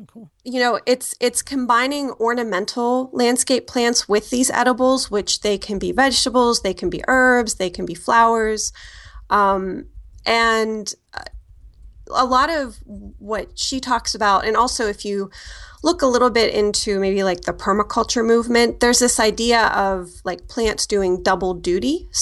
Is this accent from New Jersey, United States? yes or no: no; Pittsburgh, Pennsylvania, United States; also born or lived in Las Vegas / Seattle; Yeah, I'm from the Pittsburgh area. And then I actually, for 10 or 15 years after college, I lived out, you know, in different places. I lived in Las Vegas for a while, and then I lived in Seattle